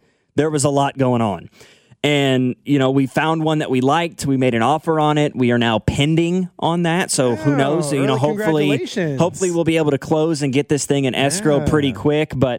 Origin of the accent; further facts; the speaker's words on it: Lawson, Missouri, United States; but in my tiny little hometown that I grew up in of Lawson, Missouri, which is about 2,500 people, right? Small class two school, everybody knows everybody kind of thing.